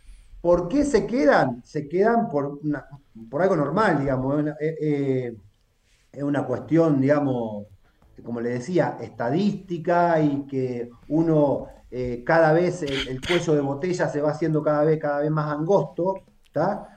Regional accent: Ramallo, Buenos Aires Province, Argentina; born there; tengo 52 años y me formé en un club de estos de barrio. Digamos, yo soy nacido en Ramallo, provincia de Buenos Aires.

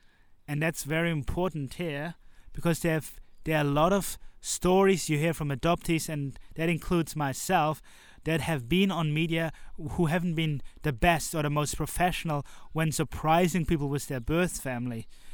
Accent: Transylvania, Romania; from my home country, Romania, and maybe even my area, Transylvania.

